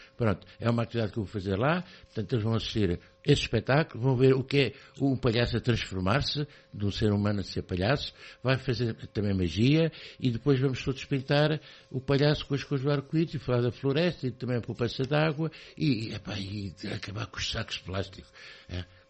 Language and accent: Portuguese; Lisbon, Portugal; now in Aveiro, Portugal; eu sou de Lisboa, estou aqui já há 22 anos e quando chego aqui a Aveiro